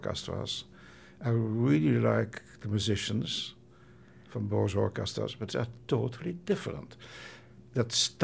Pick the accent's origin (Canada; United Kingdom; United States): United Kingdom; England; that is the way we are very English